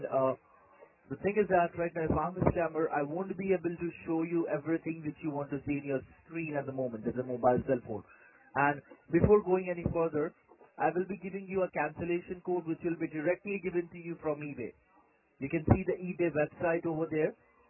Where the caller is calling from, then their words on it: Melbourne, Victoria, Australia; I'm calling you from Melbourne right now. It's Melbourne, Victoria. I'm calling you from.